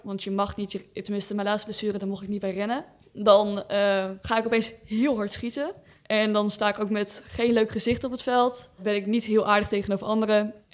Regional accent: Breda, North Brabant, Netherlands; Ik ben 16 jaar. Ik kom uit Breda.

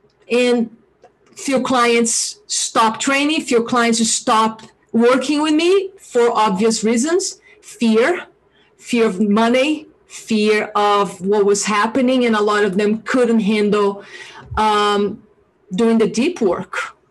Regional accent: Brazil; English is a second language; moved away as an adult; now in Boulder, United States; I'm originally from Brazil. And I've been living in the United States, Boulder, Colorado, for like 20 years now. And I've been in the United States for over 25 years. And the accent is still here and always will be here.

